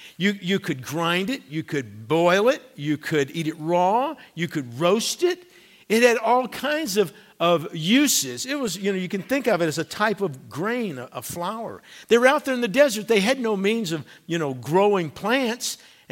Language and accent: English; Tennessee, United States; also born or lived in Georgia / Alabama; I grew up in Tennessee and Georgia and Alabama and, you know, didn't do a lot with olive oil.